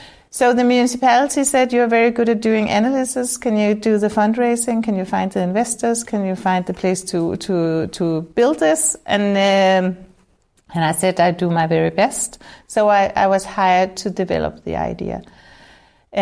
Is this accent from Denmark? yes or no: yes; Copenhagen, Capital Region of Denmark, Denmark; I'm from Copenhagen.